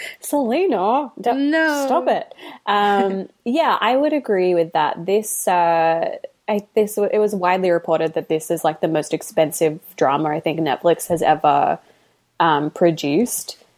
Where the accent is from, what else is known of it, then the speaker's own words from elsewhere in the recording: Australia; I'm Australian, so we are in the Commonwealth, but Australians are kind of Republicans usually